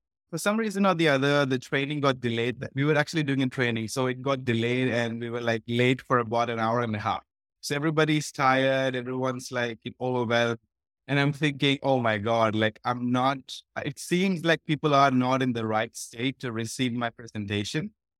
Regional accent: India; Delhi, the capital of India, which is on the northern side, which was like 2,000 kilometers away from my hometown.

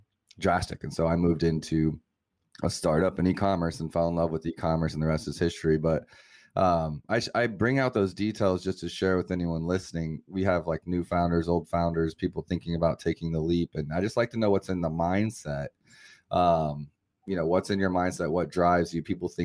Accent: Kinshasa, DR Congo; also born or lived in Cameroon / Moscow, Russia; I grew up in Africa. I grew up in like very dangerous rural environments, Congo, Kinshasa, Cameroon, even small time in Moscow.

